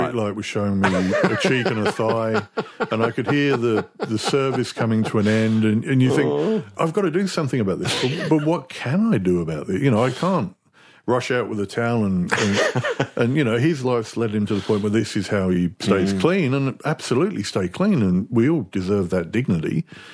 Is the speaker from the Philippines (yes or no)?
no; England, United Kingdom; A beautiful church we were at. It's a little slice of England. It makes me very nostalgic for my hometown.